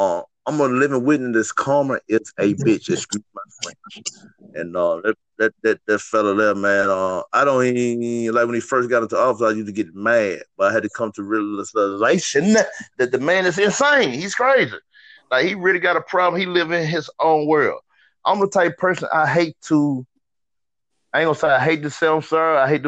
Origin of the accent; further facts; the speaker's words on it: Columbia, Mississippi, United States; I campaign where I'm from Columbia, Mississippi, a nice little town out there far from Mississippi State.